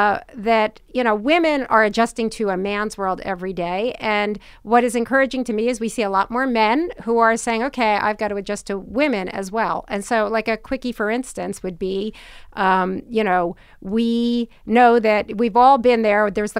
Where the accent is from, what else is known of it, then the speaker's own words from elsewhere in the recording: New Jersey, United States; How I was born and raised in New Jersey, so I do not take that as fine with me, right?